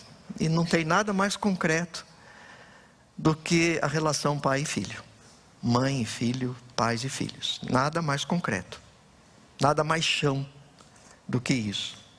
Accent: Itapetininga, São Paulo, Brazil; estando lá na minha cidade, em Itapetininga

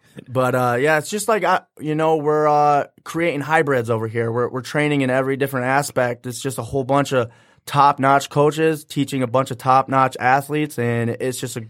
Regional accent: Hastings, Michigan, United States; now in Chesterfield, United States; Well, I live in Chesterfield.

